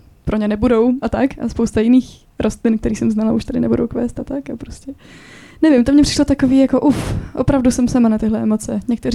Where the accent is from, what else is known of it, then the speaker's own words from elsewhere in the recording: Brno, South Moravian Region, Czechia; já vlastně pocházím z Brna, z oblasti, ve které je koníklecová louka.